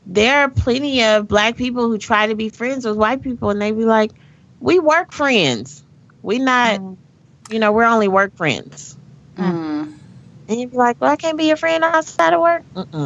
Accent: the South, United States; probably shouldn't use the word y'all, but I'm from the South.

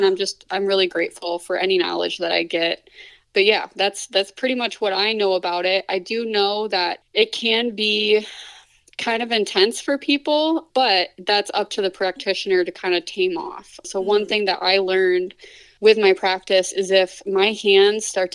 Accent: Grand Rapids, Michigan, United States; So I'm from Grand Rapids, Michigan.

